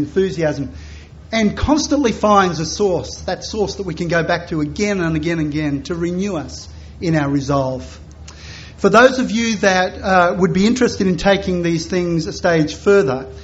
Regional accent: Australia; I'm from Australia, and I'm sorry.

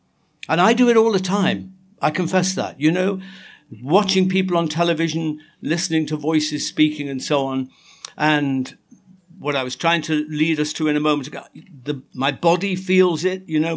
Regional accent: Liverpool, North West England, United Kingdom; including in my hometown, Liverpool, where the oldest recorded mosque in the UK...

